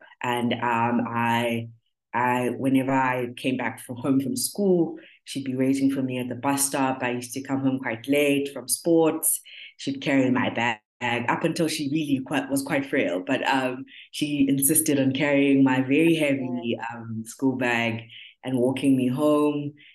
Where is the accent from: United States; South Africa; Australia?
South Africa; Durban, KwaZulu-Natal; I grew up in Durban. I think that's a good place to start. I was born, raised, and grew up in the beautiful city of Durban. I was raised in Mlazi Township. I am a last born